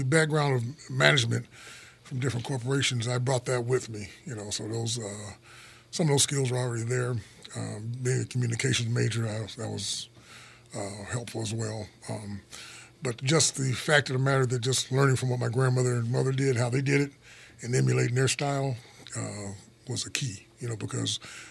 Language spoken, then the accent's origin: English; Hammond, Indiana, United States; being in Gary myself part-time, because I was raised in Hammond